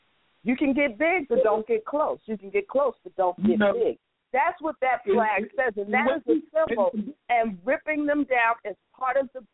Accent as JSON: {"language": "English", "region": "New York", "country": "United States", "said": "Man, I'm from New York."}